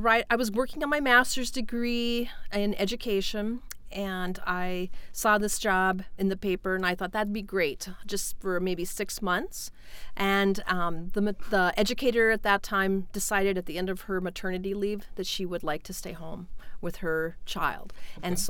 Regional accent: Colorado, United States; And I had just moved here. I'm originally from Colorado.

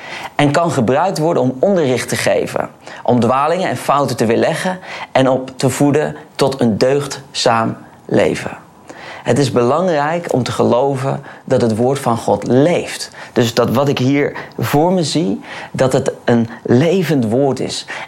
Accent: Holland, Netherlands; En ik had als echte Hollander natuurlijk nog een tweede bevestiging nodig.

